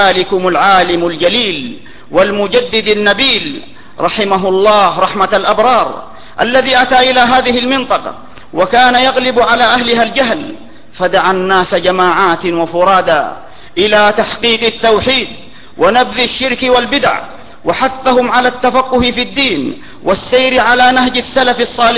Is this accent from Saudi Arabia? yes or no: yes; Saudi Arabia; في بلادنا المملكة العربية السعودية